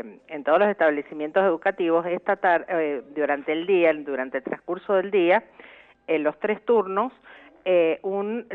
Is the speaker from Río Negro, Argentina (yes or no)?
no; Mendoza, Argentina